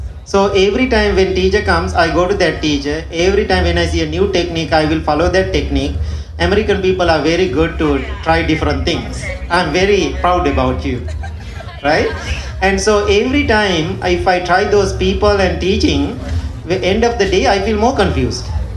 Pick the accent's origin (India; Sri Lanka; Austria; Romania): Sri Lanka; English is a second language; moved away as an adult; now in United States; I'm coming from Sri Lanka, Ceylon tea, I'm so used to tea.